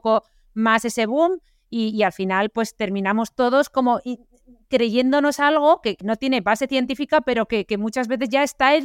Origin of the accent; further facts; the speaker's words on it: Aragon, Spain; nosotras somos aragonesas